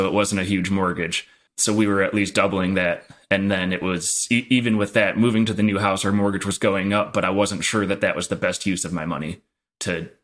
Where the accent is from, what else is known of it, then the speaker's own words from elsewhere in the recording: Midwest, United States; It's values that I grew up in the Midwest have very what I would consider the stereotypical Midwest parents, where they live simple lives and they value what they value.